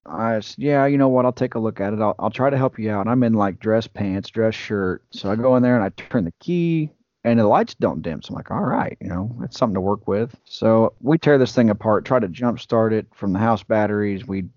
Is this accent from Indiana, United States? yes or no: yes; Indiana, United States; I said, honey, I am from Indiana and I don't know where I'm